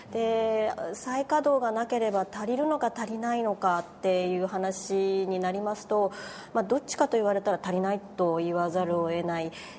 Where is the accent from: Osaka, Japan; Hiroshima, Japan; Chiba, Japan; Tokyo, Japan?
Tokyo, Japan; だ、私なんかも東京で生まれ育ってますので、停電ってほとんど経験したことがない。